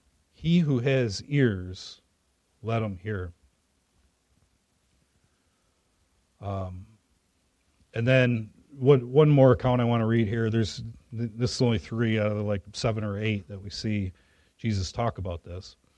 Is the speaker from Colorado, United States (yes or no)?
no; Biloxi, Mississippi, United States; born there; Air Force brat, born in Biloxi, Mississippi.